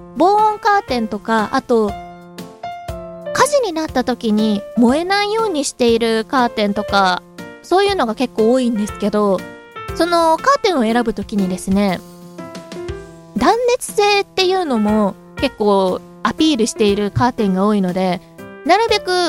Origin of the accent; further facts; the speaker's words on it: Nagoya, Aichi, Japan; 名古屋って、名古屋出身なんですけど